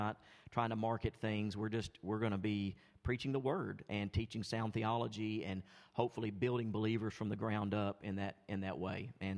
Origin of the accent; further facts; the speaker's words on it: Milan, Tennessee, United States; also born or lived in North Carolina; You know, wanted to be in West Tennessee if at all possible, if the Lord allowed us to stay here, which is funny because when I was in North Carolina, I actually said, oh, I will never, never live in West Tennessee again. I never live in Milan again